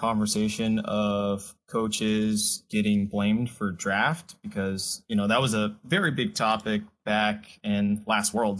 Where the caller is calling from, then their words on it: Los Angeles, California, United States; Calling from LA.